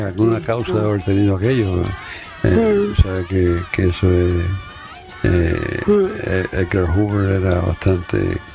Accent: Cuba; Miño es un nombre que conozco yo de niño, porque en Cuba se vendía un chorizo enlatado.

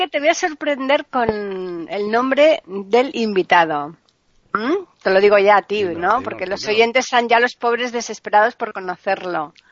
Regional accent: Seville, Andalusia, Spain; yo soy de Sevilla, del sur de España.

